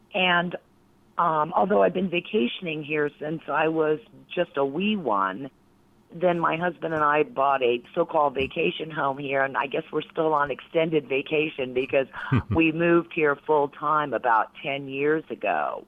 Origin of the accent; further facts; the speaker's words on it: Miami, Florida, United States; because I'm originally from Miami, and it's just, you know, it's a very different world.